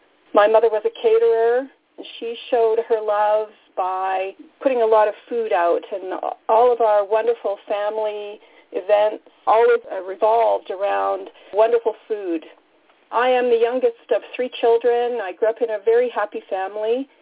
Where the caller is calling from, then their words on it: Calgary, Alberta, Canada; I'm a compulsive overeater. I'm region chair for Region 1, and I'm calling today from Calgary, Alberta, Canada.